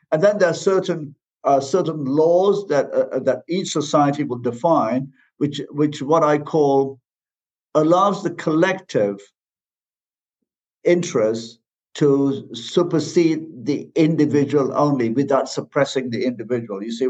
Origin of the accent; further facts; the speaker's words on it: Malaysia; where I come from, I'm originally from Malaysia